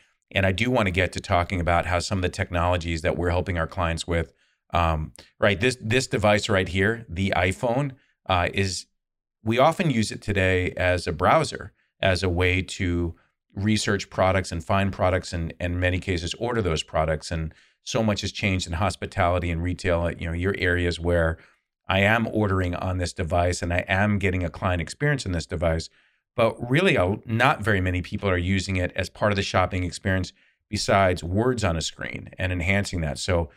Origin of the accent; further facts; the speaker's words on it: California, United States; I spent a good part of my youth growing up in Southern California, so still have some family down there